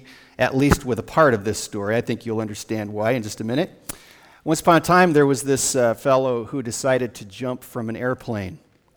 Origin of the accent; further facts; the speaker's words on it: Wyoming, United States; being away to my home state of Wyoming, and I got to spend the week with my dad